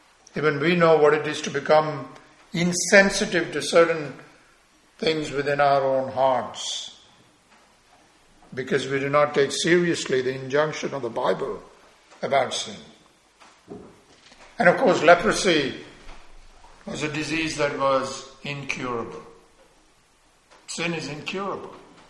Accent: India; Growing up in India, I don't know how it is now, but there are large colonies of lepers.

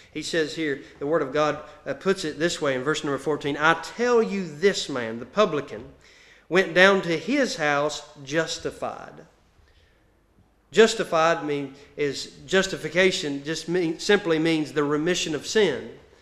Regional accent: United States; Being an American, I don't understand it all.

